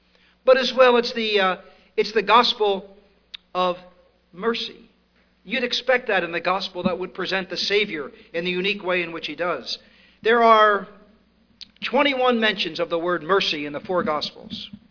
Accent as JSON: {"language": "English", "region": "East Coast", "country": "United States", "accent": "East Coast", "said": "The first one is getting used to my East Coast accent, which I know is different."}